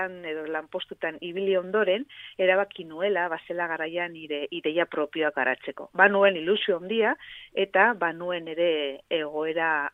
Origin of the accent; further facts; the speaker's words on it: Aoiz, Navarre, Spain; ni Agoizkoa naiz, dakizun bezala, eta Agoitzen bizi naiz.